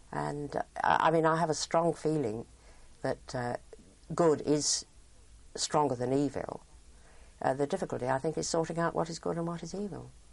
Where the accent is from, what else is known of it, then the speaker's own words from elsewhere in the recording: Croydon, London, United Kingdom; also born or lived in Coulsdon; I was born in Colesdon in Surrey and moved to Croydon when I was four or five.